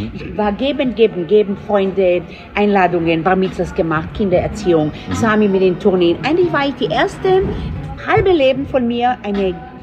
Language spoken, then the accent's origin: German; Israel; Mein Mann kommt aus Israel, ich komme aus Israel.